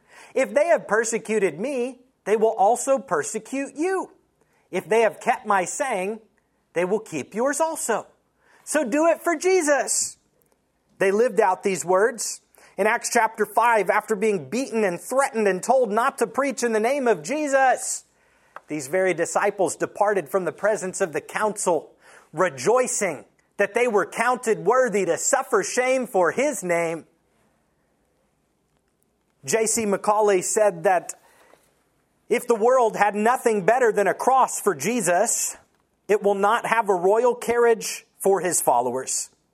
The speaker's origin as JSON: {"language": "English", "region": "Texas", "country": "United States", "said": "As an American, as a Texan"}